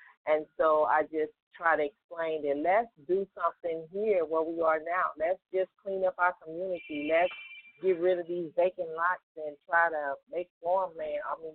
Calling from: St. Louis, Missouri, United States; I'm calling from St. Louis, Missouri.

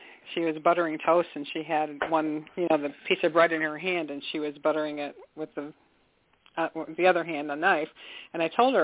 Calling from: Michigan, United States; I'm calling from Michigan

